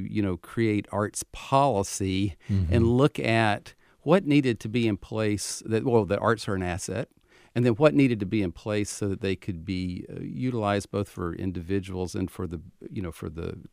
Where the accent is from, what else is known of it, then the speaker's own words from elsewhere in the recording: the South, United States; I won't speak for other parts of the country, but being a Southerner, you know, that was the message